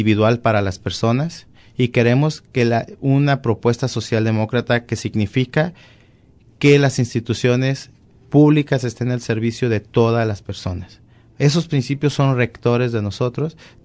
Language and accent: Spanish; San Gabriel, Jalisco, Mexico; yo soy de San Gabriel